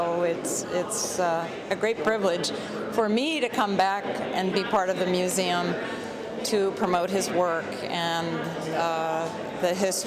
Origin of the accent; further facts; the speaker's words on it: Stockbridge, Massachusetts, United States; I grew up in Stockbridge, Massachusetts, and my father, who was an opera singer, was traveling a good deal